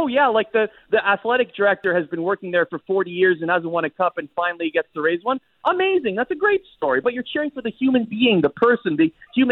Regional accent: Canada; I was born and raised in Canada, okay?

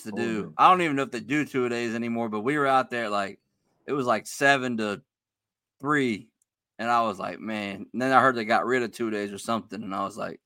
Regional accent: Harrisonburg, Virginia, United States; I'm from Harrisonburg, Virginia, originally. So I went to this little school called Broadway High School.

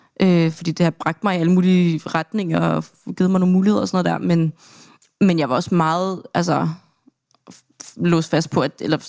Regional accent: Bornholm, Capital Region of Denmark, Denmark; når jeg er derhjemme på Bornholm

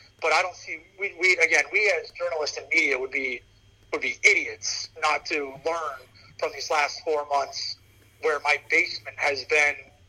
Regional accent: Pennsylvania, United States; I'm a Penguins fan. I grew up in Western Pennsylvania.

